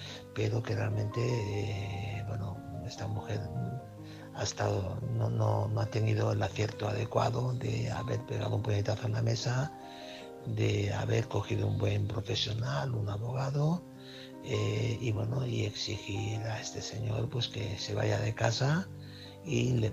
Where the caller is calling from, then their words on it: Barcelona, Catalonia, Spain; Hola, buenas noches. … corresponsal de Barcelona.